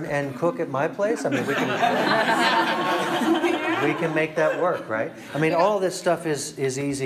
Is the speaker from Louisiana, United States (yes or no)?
yes; New Orleans, Louisiana, United States; That's where I'm from.